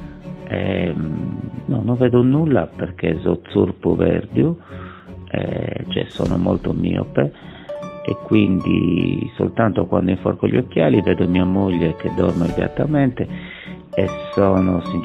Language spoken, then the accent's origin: Italian; Cagliari, Sardinia, Italy; Di solito di pomeriggio, da buon cagliaritano mi piacerebbe fare somme gamma, cioè il riposino pomeridiano